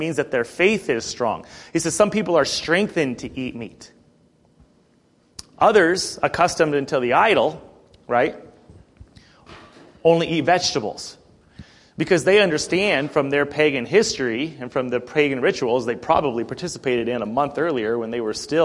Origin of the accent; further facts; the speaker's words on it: Montana, United States; You know, I'm born and raised in Montana, but my family's from Nebraska.